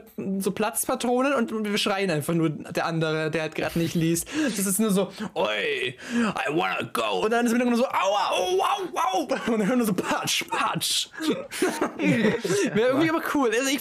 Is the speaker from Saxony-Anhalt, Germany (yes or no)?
no; Bavaria, Germany; Ich meine, wir kommen aus Bayern